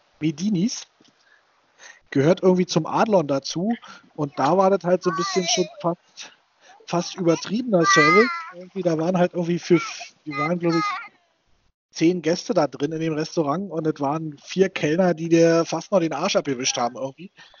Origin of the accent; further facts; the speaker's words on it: Berlin, Germany; aber das tut man als Berliner ja immer, wenn man die Stadt verlässt.